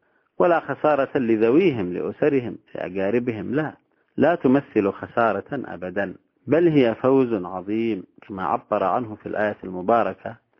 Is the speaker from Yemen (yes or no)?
yes; Yemen; وأثبت هذا نرى ثماره ونرى نتائجه في هذا الزمن، عندنا في اليمن